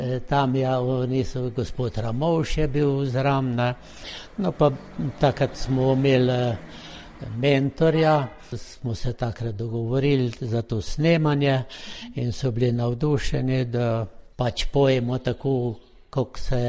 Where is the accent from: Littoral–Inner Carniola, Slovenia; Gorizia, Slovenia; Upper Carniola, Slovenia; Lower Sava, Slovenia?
Lower Sava, Slovenia; Artiče; iz Artič.